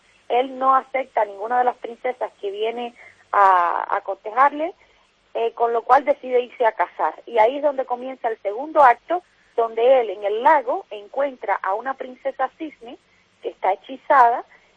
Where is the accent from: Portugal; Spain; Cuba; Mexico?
Cuba; Yo soy cubana